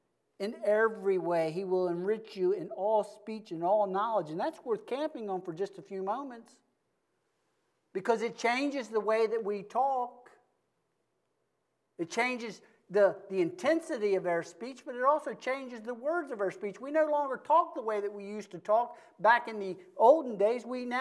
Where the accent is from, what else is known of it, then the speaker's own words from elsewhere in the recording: Woodbine, Maryland, United States; also born or lived in Baltimore; I was born in Baltimore City and raised in Woodbine.